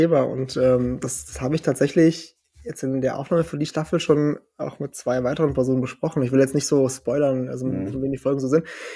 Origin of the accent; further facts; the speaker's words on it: Portugal; moved away as an adult; now in Germany; ich bin in Portugal aufgewachsen. Also ich im 6. Lebensjahr sind meine Eltern ausgewandert nach Portugal und ich war bis zu meinem 21. Lebensjahr dort.